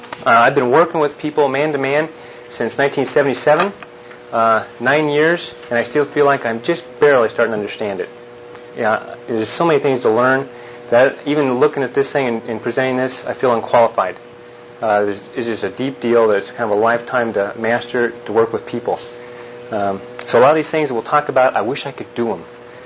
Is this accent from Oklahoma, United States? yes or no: yes; Enid, Oklahoma, United States; I'm from Enid. I'm the NAV rep up in Enid.